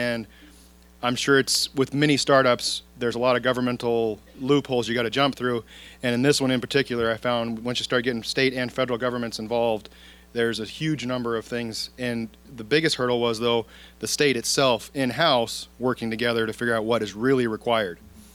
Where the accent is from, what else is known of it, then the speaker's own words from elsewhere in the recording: Kenai, Alaska, United States; I was born and raised here in Kenai, Alaska. Both my parents were born and raised here in Alaska.